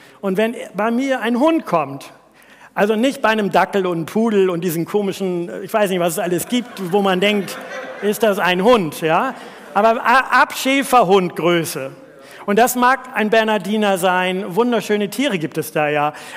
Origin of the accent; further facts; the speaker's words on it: Priesdorf, Germany; Als Kind bin ich sehr idyllisch aufgewachsen im Priesdorf, ein Dorf mit 2.500 Einwohnern.